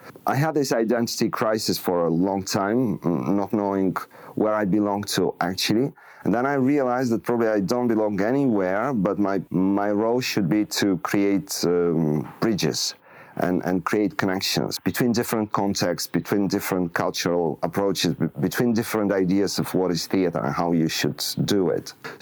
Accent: Bulgaria; English is a second language; And then I grew up in Bulgaria. I did my studies in Bulgaria.

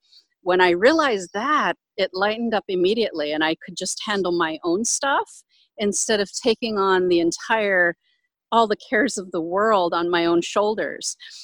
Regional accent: Hawaii, United States; And I'm from here. I'm from Hawaii.

